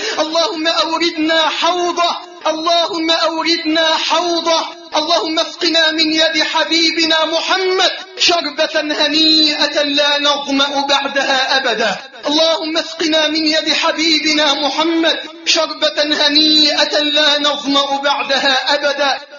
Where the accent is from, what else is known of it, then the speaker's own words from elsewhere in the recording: Egypt; اللهم احفظ بلدنا مصر من كل سوء وسائر